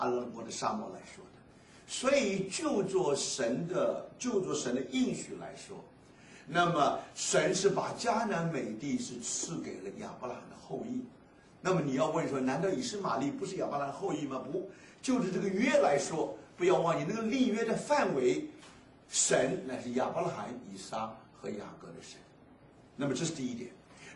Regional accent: China; 就是我们因为我们是中国人，我们对这个好像印象不深

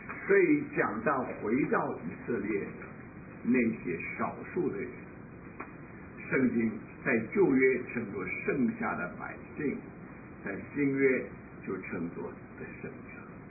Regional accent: Wenzhou, Zhejiang, China; 我们都是温州人，所以我们说温州话

